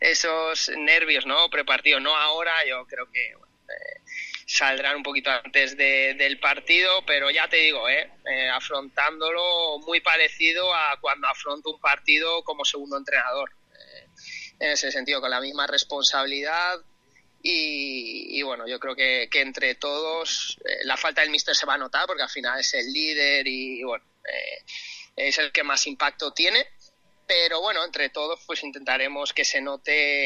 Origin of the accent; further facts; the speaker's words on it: Valencian Community, Spain; Y también pues un entrenador que para nosotros, y más siendo valencianos, ¿no?